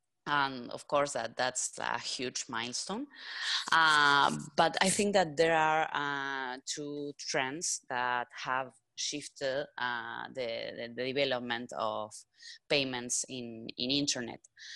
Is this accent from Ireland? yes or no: no; Uruguay; and I am from Uruguay, that's down South America.